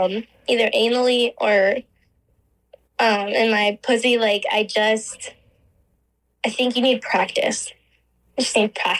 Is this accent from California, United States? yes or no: yes; California, United States; I'm 29 and I'm from Southern California.